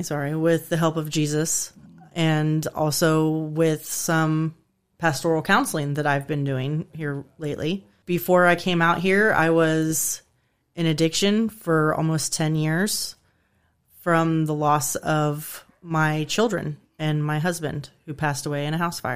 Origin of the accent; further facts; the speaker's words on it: Kansas, United States; moved away as an adult; now in Virginia, United States; I was born and raised in Kansas and lived there up until 2020. I came to Virginia to be with Lewis and our son, who had moved out here the month before I came.